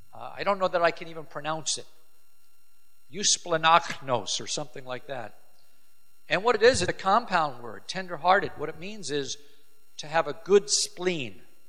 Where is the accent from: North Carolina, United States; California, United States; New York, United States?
New York, United States; I was raised on Long Island